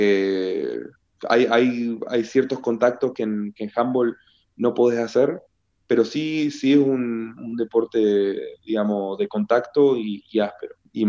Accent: Argentina; cuando me pregunta de dónde soy, le digo, Argentina.

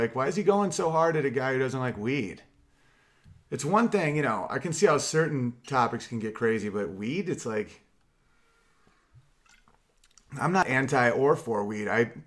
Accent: United States; I'm from America.

